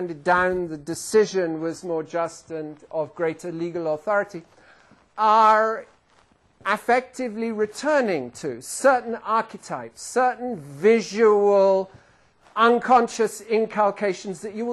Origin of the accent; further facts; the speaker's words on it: England, United Kingdom; I'm English, so I'm just reporting, not commenting.